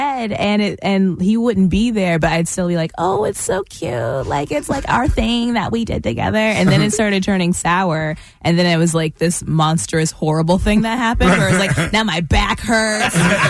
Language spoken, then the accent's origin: English; Indianapolis, Indiana, United States; now in Los Angeles, United States; I'm from Indianapolis, Indiana.